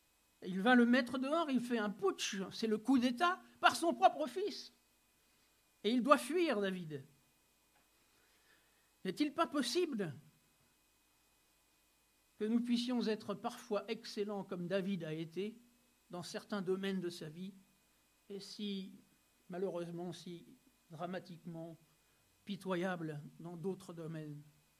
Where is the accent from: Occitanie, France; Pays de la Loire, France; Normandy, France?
Normandy, France; Voilà, je viens de Normandie